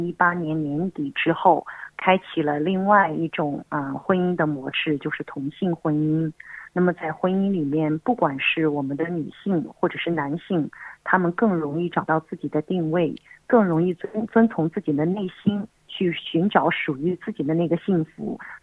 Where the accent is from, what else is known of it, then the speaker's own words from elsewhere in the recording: China; 当然对我们中国人来说，这个好像不太符合我们的传统